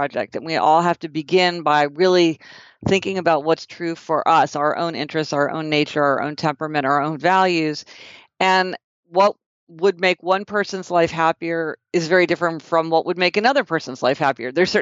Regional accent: Kansas City, Missouri, United States; Well, I'm from Kansas City, Missouri, and I actually started my career in law

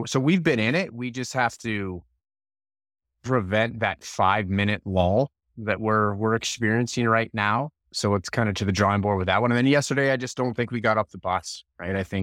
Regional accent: Red Deer, Alberta, Canada; Yeah, I grew up in Red Deer, Alberta, Canada.

